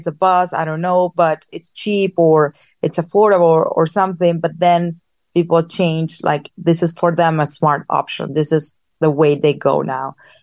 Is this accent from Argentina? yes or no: yes; Argentina; As I mentioned before, I'm from Argentina. I was born and raised there.